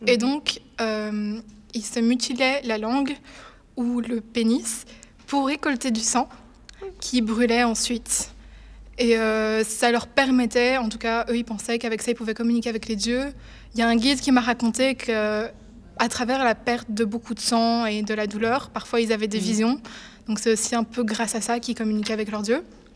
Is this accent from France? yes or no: no; Belgium; je suis belge et que j'adore le chocolat